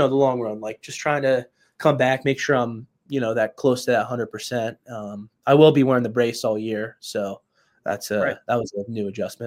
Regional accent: Brookville, Pennsylvania, United States; I'm from Brookville. You're from Brookville. We know, you know, Brookville's a pretty good wrestling town.

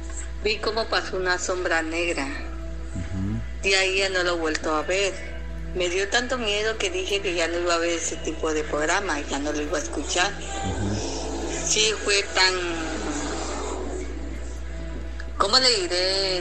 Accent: Tapachula, Chiapas, Mexico; Soy de Tapachula, Chiapas.

